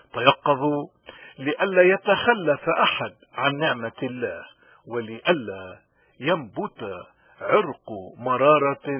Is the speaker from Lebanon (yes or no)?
yes; Lebanon; اليوم نحن كلبنانيين شو المفروض لما نركع ونصلي نطلب من ربنا؟